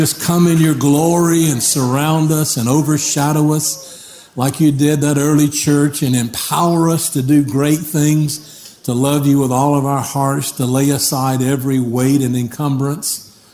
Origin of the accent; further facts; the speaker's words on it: Alabama, United States; I'm from Alabama.